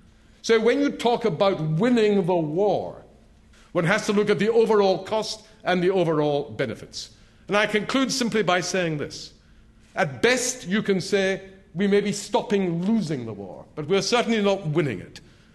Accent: United Kingdom; whether, as a British politician, I should be speaking in a debate about the United States.

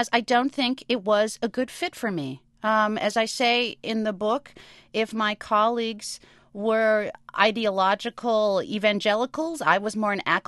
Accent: Moline, Illinois, United States; of my hometown, Moline, Illinois, farm implement capital of the world.

